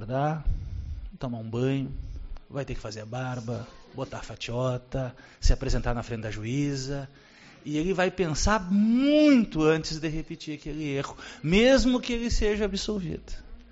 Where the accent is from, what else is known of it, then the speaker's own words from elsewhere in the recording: Uruguaiana, Rio Grande do Sul, Brazil; Eu sou nascido e criado em Uruguaiana, mas sou mais acostumado ao verão do Ceará do que ao nosso inverno.